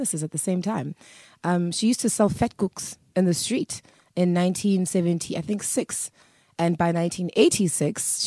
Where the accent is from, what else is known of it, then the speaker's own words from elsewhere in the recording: Durban, KwaZulu-Natal, South Africa; also born or lived in Eastern Cape; I grew up in the Eastern Cape. Yeah. And mostly in Durban. But I was born in the Eastern Cape. I lived there until my grandmother passed away. And then I moved to Durban. I think it was 1995 when I moved to Durban, sometime in 1995.